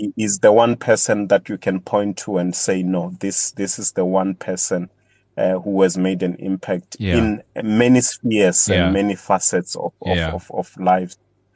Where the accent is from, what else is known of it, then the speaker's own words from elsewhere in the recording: Limpopo, South Africa; So I am from Limpopo. I am an Adventist